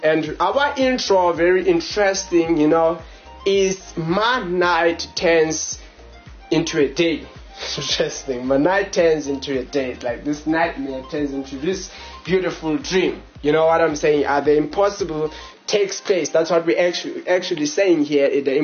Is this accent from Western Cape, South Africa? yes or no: no; Johannesburg, Gauteng, South Africa; We are from Johannesburg in South Africa.